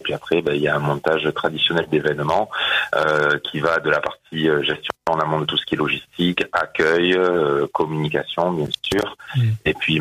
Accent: Carpentras, Provence-Alpes-Côte d'Azur, France; Déjà, je suis natif de Carpentras.

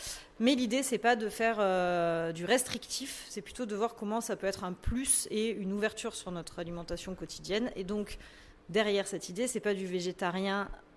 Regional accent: Provence-Alpes-Côte d'Azur, France; Alors, je viens moi-même des Alpes de Haute-Provence.

